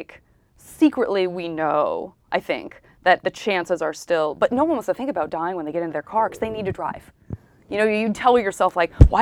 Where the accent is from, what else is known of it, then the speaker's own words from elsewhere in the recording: Tucson, Arizona, United States; I was in Tucson. I'm from Tucson, Arizona.